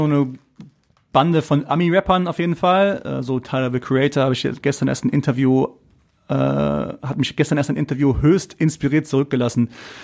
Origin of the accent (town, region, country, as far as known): Essen, North Rhine-Westphalia, Germany